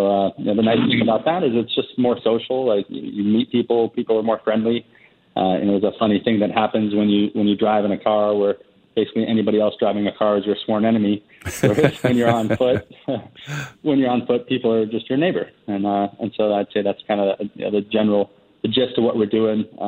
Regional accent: South Carolina, United States; urban sprawl, which is, that's what I grew up in back in South Carolina

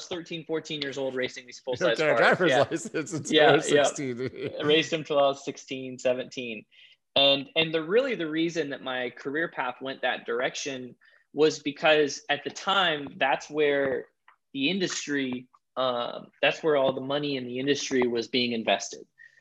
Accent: Cedar Rapids, Iowa, United States; You know, I do come from a small, you know, I come from Cedar Rapids, Iowa. I wouldn't say it's a small town.

